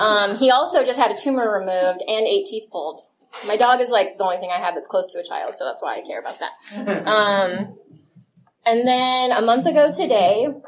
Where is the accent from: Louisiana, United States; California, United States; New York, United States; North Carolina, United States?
California, United States; San Jose; I'm from San Jose.